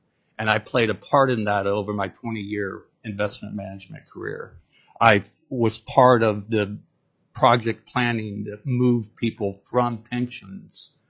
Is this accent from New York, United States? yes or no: no; Anchorage, Alaska, United States; I'm from Anchorage, Alaska.